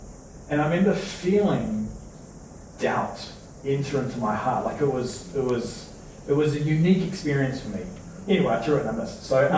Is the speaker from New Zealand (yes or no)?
yes; Waikato, New Zealand; He'd moved up to this area. We're from the Waikato originally.